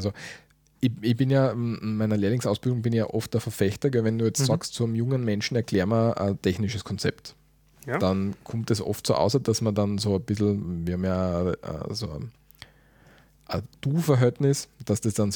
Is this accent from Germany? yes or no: no; Austria; Bei uns in Österreich, der richtige Terminus im Juristischen ist der Schadenersatz.